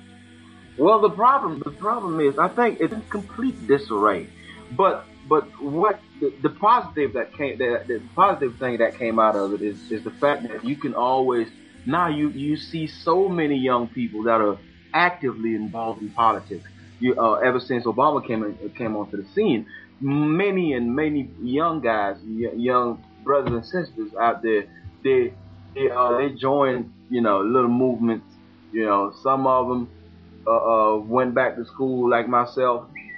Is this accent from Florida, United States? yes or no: yes; Tallahassee, Florida, United States; also born or lived in Douala, Cameroon; My mom was born in this town called Douala, and I grew up pretty much between here and there. Here I grew up in Tallahassee, Florida, and I've been to Douala.